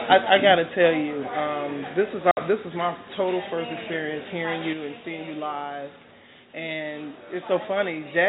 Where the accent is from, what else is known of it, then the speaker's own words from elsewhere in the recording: Chicago, Illinois, United States; I'm from Chicago.